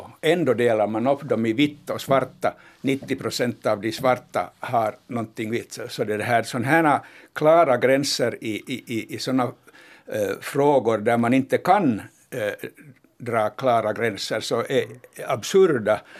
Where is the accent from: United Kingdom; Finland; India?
Finland